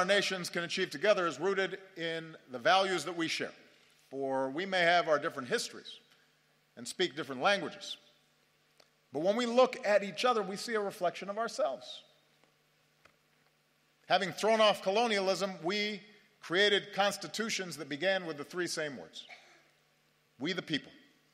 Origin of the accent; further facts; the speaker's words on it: Chicago, Illinois, United States; And he came to my hometown of Chicago.